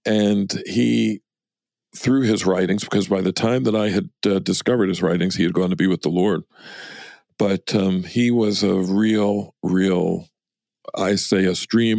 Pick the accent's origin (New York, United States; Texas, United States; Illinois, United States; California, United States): New York, United States; I'm originally from New York.